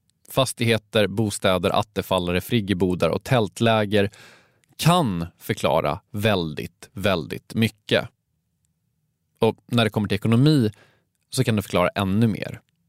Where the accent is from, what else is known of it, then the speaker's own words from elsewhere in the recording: Stockholm, Stockholm County, Sweden; Och visst, jag är från Stockholm.